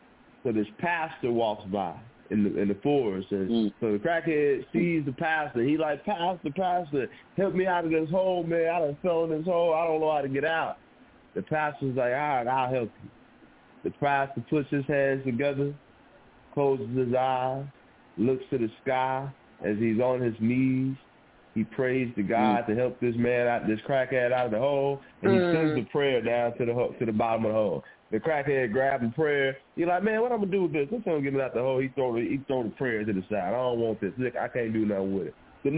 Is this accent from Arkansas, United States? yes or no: yes; Little Rock, Arkansas, United States; I'm from Little Rock, Arkansas.